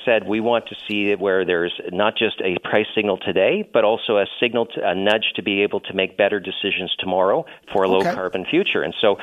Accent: British Columbia, Canada; I'm from British Columbia

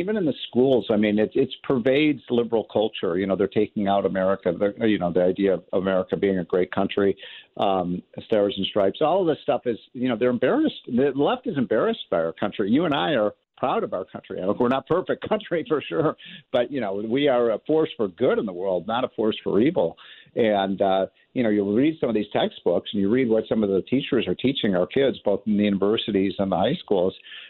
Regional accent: Chicago, Illinois, United States; I grew up in the Chicago area. Yep.

